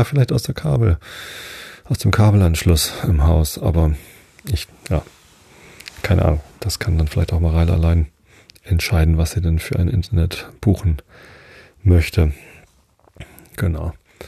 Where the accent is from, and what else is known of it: Wistedt, Lower Saxony, Germany; born or raised there